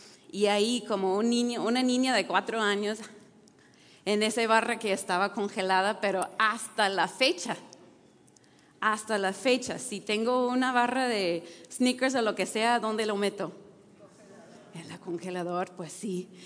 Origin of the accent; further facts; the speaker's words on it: Wisconsin, United States; born there; yo nací en un estado en Estados Unidos que se llama Wisconsin.